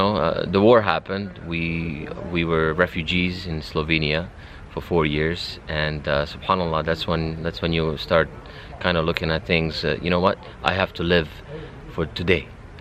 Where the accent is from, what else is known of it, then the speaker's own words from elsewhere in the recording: Canada; also born or lived in Bosnia; now in Dubai, UAE; I'm from Canada. I mean, Bosnian.